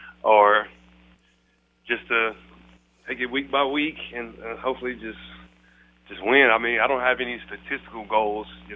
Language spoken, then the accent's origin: English; Galveston, Texas, United States; It's hot throughout the year, and they have a beach. So, you know, I grew up with a beach.